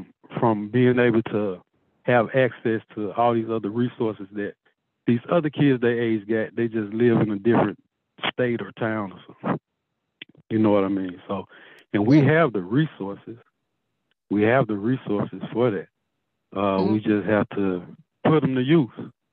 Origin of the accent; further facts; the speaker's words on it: Elaine, Arkansas, United States; you know, I'm from Elaine, but I haven't been home in so long. And I came back in 2019, West Elton, Arkansas.